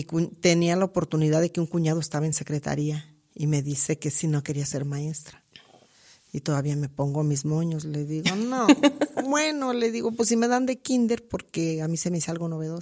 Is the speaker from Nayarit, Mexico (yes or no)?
yes; Nayarit, Mexico; Pues ya casi colindando con mi tierra.